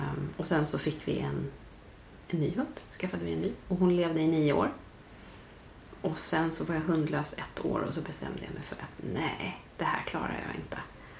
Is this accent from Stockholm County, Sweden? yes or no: yes; Tyresö, Stockholm County, Sweden; also born or lived in Nacka; Jag är ju född på Nacka sjukhus, men jag vill liksom, mina föräldrar har ju bott i Tyresö och mina första dagar har jag ju tillbringat i Tyresö och bott här hela tiden.